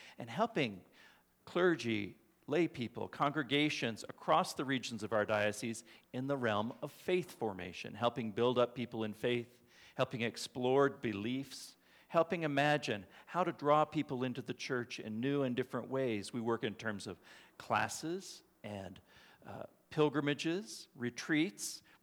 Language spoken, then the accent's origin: English; Colorado, United States; Growing up in Colorado, I always heard that we lived in God's country